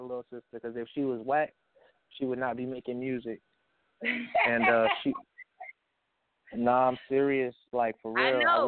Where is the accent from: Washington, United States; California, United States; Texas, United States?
Texas, United States; Houston; I'm about to go to Houston. You know, that's my home base. That's my hometown.